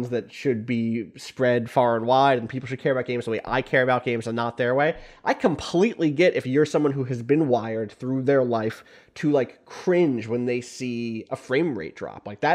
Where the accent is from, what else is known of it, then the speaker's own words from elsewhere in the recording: United States; born there; I am an American citizen. I was born here. I'm interested in events here. I moved back partially because I felt like I was too far away from the political events of my home country